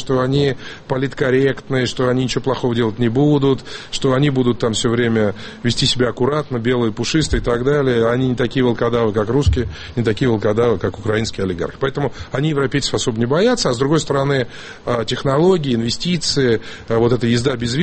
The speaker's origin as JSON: {"language": "Russian", "town": "Sochi", "region": "Krasnodar Krai", "country": "Russia", "tie": "born or raised there", "said": "Потому что я, как уроженец города Сочи, хочу вам сказать"}